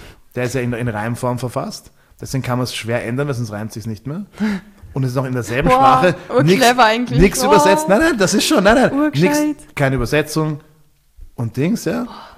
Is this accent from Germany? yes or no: no; Austria; Wir dürfen als Österreicher gar nicht jetzt mit dem Finger auf andere Länder zeigen.